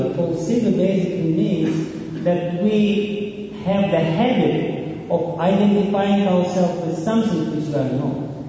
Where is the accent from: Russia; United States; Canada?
Russia; Like I am coming from Russia. And in Russia, people, at least many people, identify themselves with water.